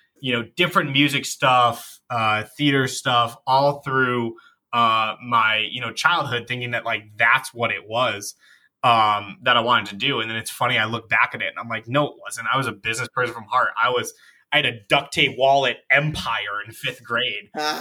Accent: Madison, Connecticut, United States; So I grew up in Madison, Connecticut.

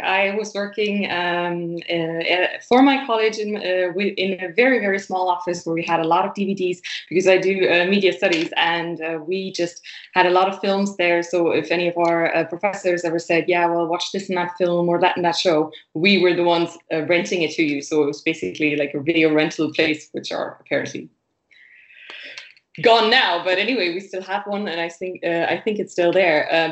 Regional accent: Cologne, North Rhine-Westphalia, Germany; I am from Cologne, Germany. And happy to be here.

